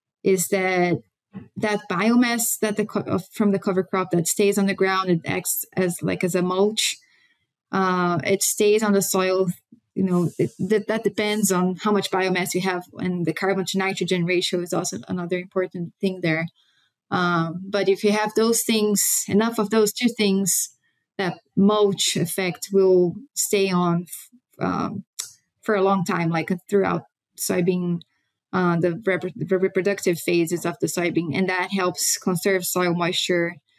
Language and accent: English; Minas Gerais, Brazil; I grew up in Brazil. I grew up in a family of farmers. My dad farms until today, corn and soybean, which is very typical of the region where we grew up.